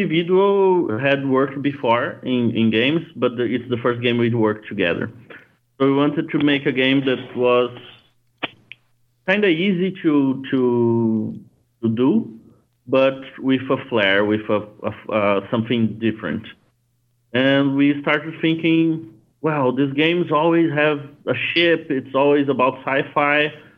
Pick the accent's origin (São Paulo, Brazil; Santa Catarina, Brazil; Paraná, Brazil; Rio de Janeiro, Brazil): Santa Catarina, Brazil; Florianópolis; English is a second language; Yeah, I'm from Brazil.